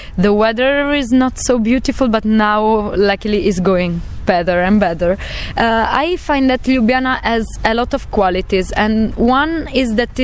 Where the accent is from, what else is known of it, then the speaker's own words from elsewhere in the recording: Italy; English is a second language; now in Slovenia; I come from Italy. And I am here since the end of January and I will stay here till the 4th of June.